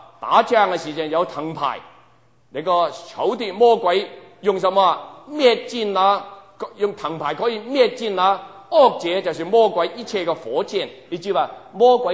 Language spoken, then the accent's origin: Chinese; Hong Kong; born there; 我没有去过大陆。我虽然出生在香港，很可惜，我希望有机会去了大陆